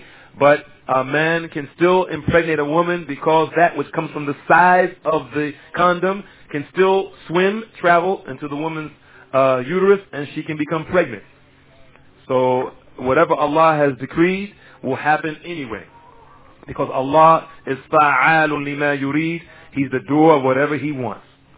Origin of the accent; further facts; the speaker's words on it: Newark, New Jersey, United States; when I was much younger, where I grew up in Newark, New Jersey